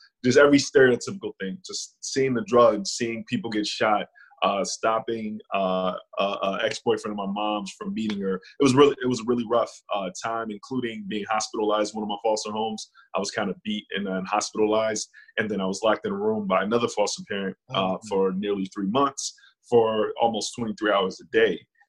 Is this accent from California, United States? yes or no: no; Phoenix, Arizona, United States; also born or lived in New York / Ohio / Dallas, Texas; Well, I'm a foster kid, so I'm from a lot of different places. I lived most of my life in Phoenix, Arizona, but I lived in New York, I lived in Ohio, I lived in Dallas, Texas